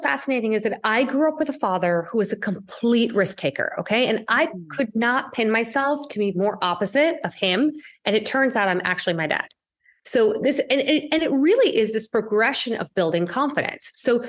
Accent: India; I'm Indian. You know how that goes.

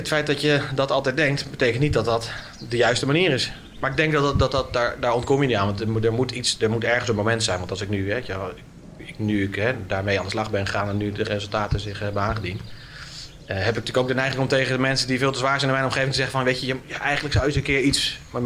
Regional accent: Naarden-Bussum, North Holland, Netherlands; Ik ben op mijn 16e Chinees gaan bezorgen in de stad waar ik ben opgegroeid. In Naarden-Bussum.

